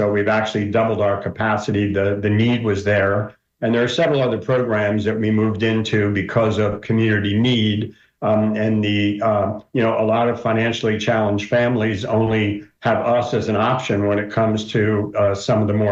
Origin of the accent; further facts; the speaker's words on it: Jefferson Township, New Jersey, United States; I was the council president of my hometown, Jefferson Township, up in New Jersey.